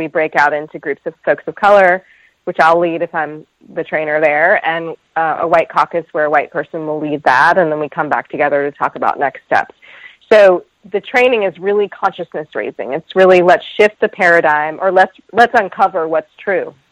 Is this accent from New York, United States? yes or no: no; Virginia, United States; also born or lived in North Carolina; the South where I'm from, right? I'm from Virginia. I'm from North Carolina.